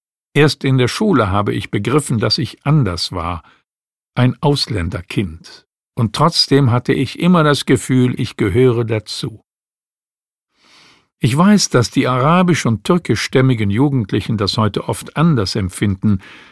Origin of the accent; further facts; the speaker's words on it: Bremen, Germany; Ich bin mit 3 Geschwistern in Bremen-Hemelingen aufgewachsen, einem alten Arbeiterviertel, zuerst in einer Mietwohnung, dann steckte mein Vater sein Erspartes in ein Reihenhaus.